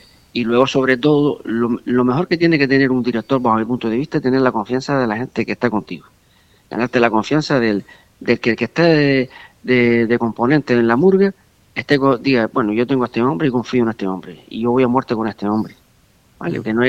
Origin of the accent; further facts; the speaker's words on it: Agüimes, Canary Islands, Spain; porque eres la murga que sale fuera y la gente te relaciona con Agüime siempre, pues para nosotros es un orgullo defender el nombre de nuestro pueblo